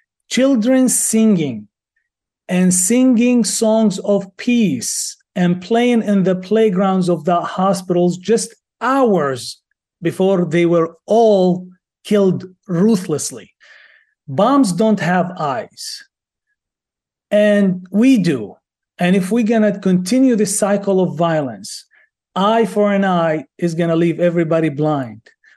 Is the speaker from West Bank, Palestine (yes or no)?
yes; West Bank, Palestine; I was born and raised in the West Bank in the middle of this conflict between Israelis and the Palestinians.